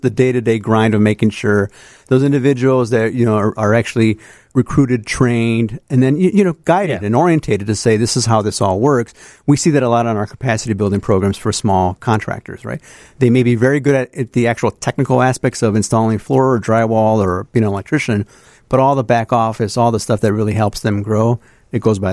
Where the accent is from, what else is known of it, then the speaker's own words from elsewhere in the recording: Chicago, Illinois, United States; I'm from South Chicago. It was the original port of entry for Mexican-Americans.